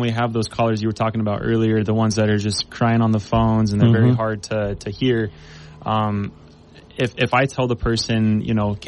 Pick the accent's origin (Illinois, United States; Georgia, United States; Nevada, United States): Nevada, United States; Mesquite; now in Washington, United States; So I grew up actually in Mesquite, just down the road.